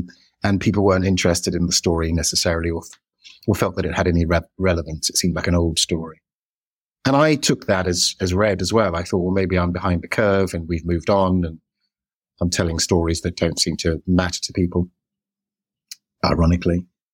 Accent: United Kingdom; And even though we're British, we related to that story in ways that were enlightening for us

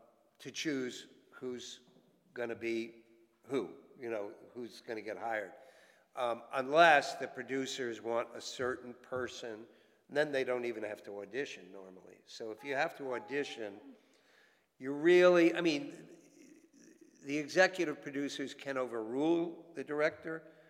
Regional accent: New York City, New York, United States; The horses knew that I was from New York City and I didn't know anything about horses

